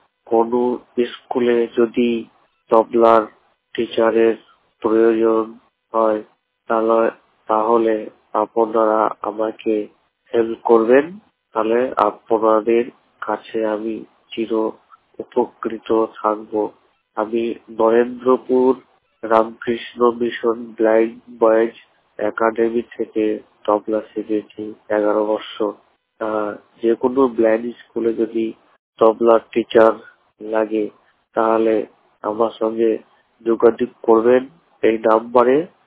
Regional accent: Murshidabad, West Bengal, India; আমার বাড়ি মুর্শিদাবাদ।

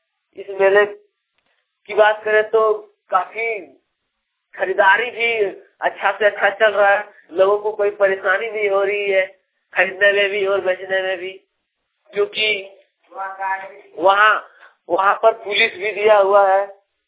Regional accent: Jamtara, Jharkhand, India; प्रखंड डिस्ट्रिक्ट जामताड़ा के रहने वाला हूँ जी।

